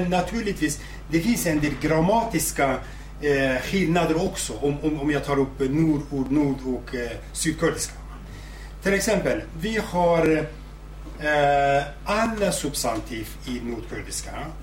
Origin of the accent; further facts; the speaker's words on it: Turkey; first language Zazaki; Swedish is a second language; Jag är från Turk. Jag, mitt modersmål, modersdialekt så att säga, det är sasaki. Jag kan kurmanji också. Jag förstår sorani också.